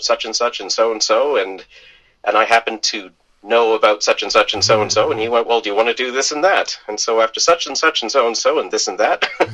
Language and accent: English; Scotland, United Kingdom; I'm originally from Scotland, my accent came out, you know, a little bit